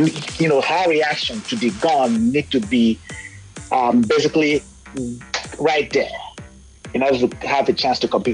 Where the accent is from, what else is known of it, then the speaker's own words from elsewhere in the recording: Nigeria; because I'm a Nigerian.